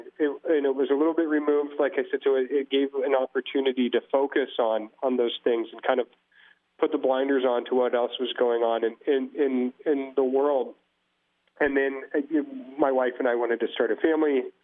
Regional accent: Napa, California, United States; I was one of the fortunate people to be born and raised in Napa.

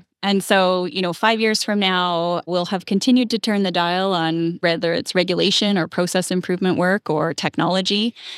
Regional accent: Ontario, Canada; born there; now in Edmonton, Canada; Yeah, I was born in Ontario, actually. But we moved.

